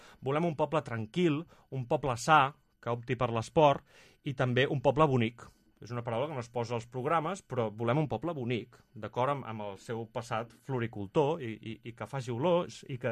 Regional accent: Tiana, Catalonia, Spain; vull ser alcalde de Tiana perquè m'estimo molt el meu poble, perquè he estat implicat des de petit.

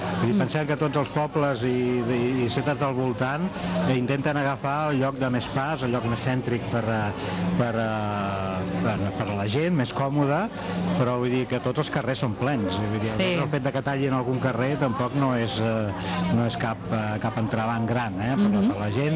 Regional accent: Montgat, Catalonia, Spain; born there; also born or lived in Tiana; Montgat és el meu poble de naixement i també me l'estimo molt, no?

